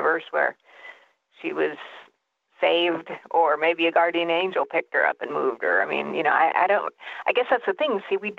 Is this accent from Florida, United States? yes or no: no; Texas, United States; also born or lived in Denver; And after I moved back to Texas, I'm from Texas, moved to Denver for a while, came back to Texas.